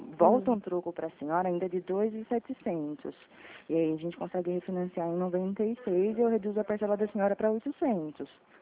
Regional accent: Araras, São Paulo, Brazil; eu sou de Araras.

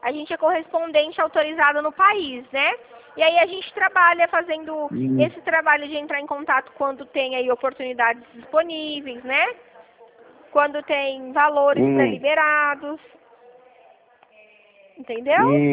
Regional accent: Dracena, São Paulo, Brazil; sou de Dracena

